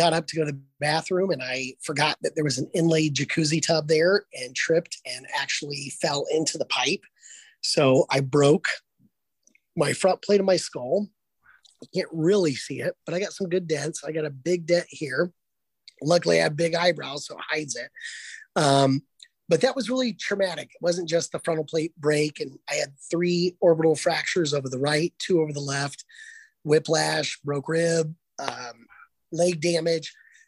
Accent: Lima, Ohio, United States; I'm from the Lima area originally.

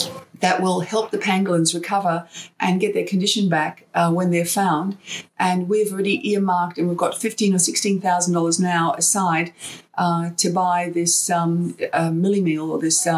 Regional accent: Hong Kong; when I grew up in Hong Kong, so my early years was, growing up in Hong Kong

